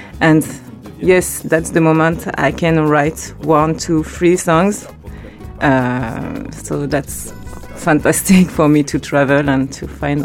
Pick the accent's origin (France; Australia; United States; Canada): France; French Caribbean; But I'm not original because I'm Caribbean from France.